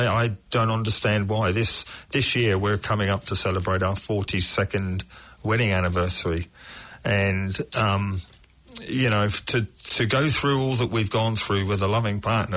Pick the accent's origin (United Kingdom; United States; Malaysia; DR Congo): United Kingdom; England; now in New Zealand; As I was growing up in England